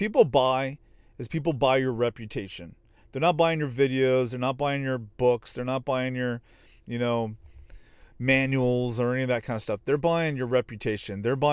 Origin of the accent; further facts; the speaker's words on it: Texas, United States; I'm from Texas, all right, Texas.